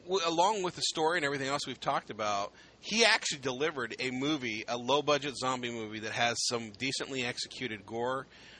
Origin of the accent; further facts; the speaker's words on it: Ohio, United States; I'm from Ohio. I'm actually about 25 minutes, 30 minutes away from Akron.